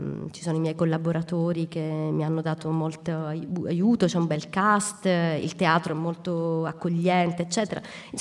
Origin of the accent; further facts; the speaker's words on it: Sicily, Italy; Ovviamente io mi è piaciuto molto di più lavorare su … pur essendo siciliana